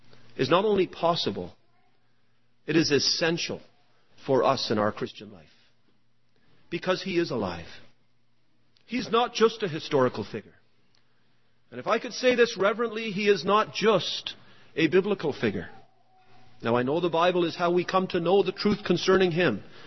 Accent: Trinidad, Trinidad & Tobago; also born or lived in Toronto; now in Richmond Hill, Canada; a little meaningless pipsqueak growing up in Trinidad, moving up to Toronto, having a family in Richmond Hill

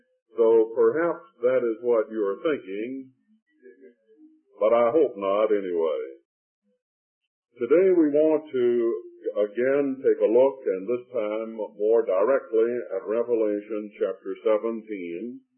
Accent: South Carolina, United States; but you must remember I'm from South Carolina.

